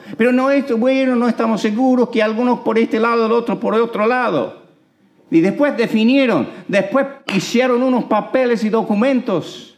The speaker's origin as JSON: {"language": "Spanish", "country": "Cuba", "tie": "born there", "said": "Y ustedes saben que nací en Cuba y de vez en cuando viajo ahí"}